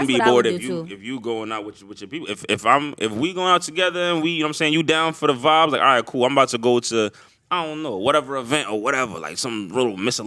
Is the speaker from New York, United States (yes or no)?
yes; New York, United States; Remember, I'm from New York, so it's all types of shit to get into.